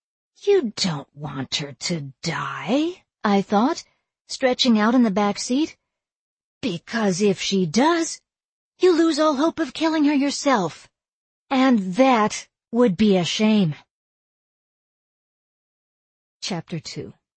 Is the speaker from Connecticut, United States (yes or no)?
yes; Avon, Connecticut, United States; Growing up in Avon, Connecticut had meant high school sports, youth group meetings, drinking parties at nice suburban ranch homes when the parents were away.